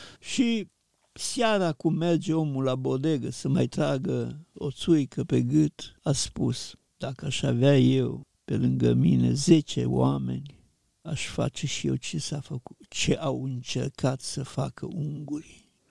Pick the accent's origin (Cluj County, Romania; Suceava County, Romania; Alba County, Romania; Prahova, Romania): Suceava County, Romania; Ipotești; Și între Suceava și Ipotești, satul meu natal, era un câmp, câmp destinat experiențelor agricole.